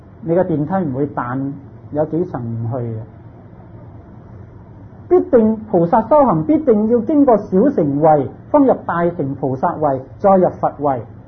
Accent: Hong Kong; born there; 我们生在香港，香港四面环海，香港地就好少河流

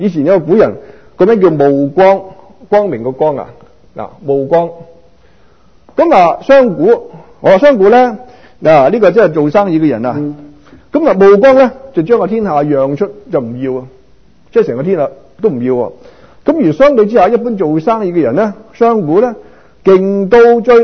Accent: Guangdong, China; 其實咧動詞啊，即係我哋廣東人講個鋸

